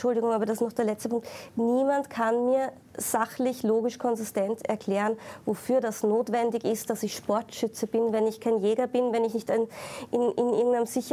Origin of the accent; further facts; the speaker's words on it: Salzburg, Austria; Ich bin in Salzburg am Land aufgewachsen